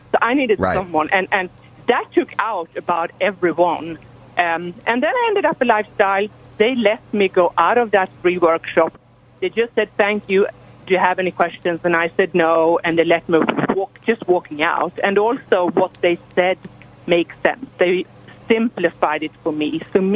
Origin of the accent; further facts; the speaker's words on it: Sweden; English is a second language; moved away as an adult; now in Texas, United States; So I actually I am from Europe, from Sweden, and we arrived in Texas because of my husband's job